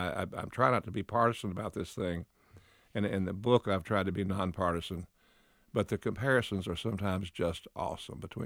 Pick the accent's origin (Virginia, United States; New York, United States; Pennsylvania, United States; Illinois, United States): Virginia, United States; Oh, I grew up on the New River. The South Fork of the New River, it sustained our farm, made water for our cattle.